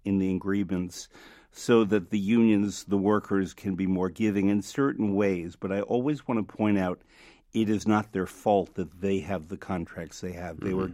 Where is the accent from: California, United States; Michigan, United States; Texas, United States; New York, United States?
New York, United States; New York City; I'm a New Yorker. It affects New York City's image.